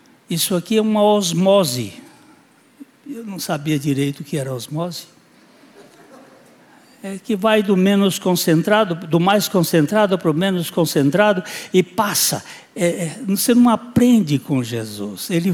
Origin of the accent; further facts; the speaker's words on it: Rio de Janeiro, Brazil; Quando eu era jovem lá no Copacabana, lá no posto 6 de Copacabana